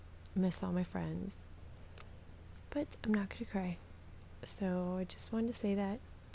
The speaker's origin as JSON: {"language": "English", "region": "Florida", "country": "United States", "said": "I'm from Florida, so I'm not used to the rainy kind of, I don't know, weather."}